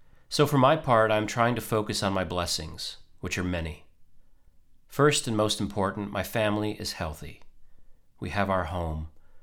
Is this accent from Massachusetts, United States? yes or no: no; Georgia, United States; I am one of the 1 million Georgians who filed for unemployment in the past month.